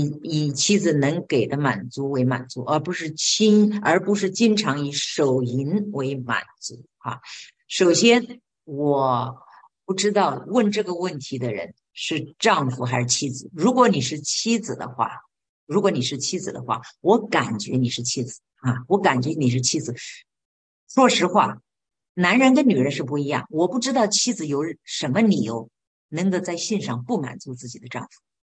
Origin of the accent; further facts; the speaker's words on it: China; moved away as an adult; 我也在中国大陆长大的，我都是个成年人才出国。